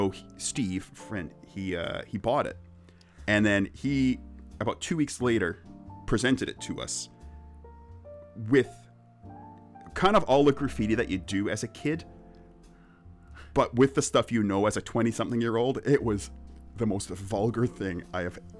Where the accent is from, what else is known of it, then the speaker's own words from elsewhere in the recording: Canada; but growing up in Canada